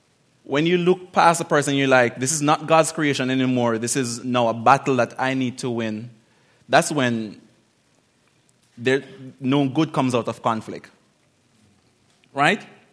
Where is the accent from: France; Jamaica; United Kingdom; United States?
Jamaica; Central Jamaica; I'm from Jamaica, by the way, Central Jamaica. So I don't speak the real bad patois or broken English.